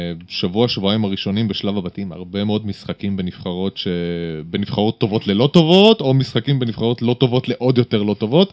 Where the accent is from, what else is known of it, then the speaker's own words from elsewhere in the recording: Uruguay; Hebrew is a second language; now in Israel; כן, כדרום אמריקאי וכחובר.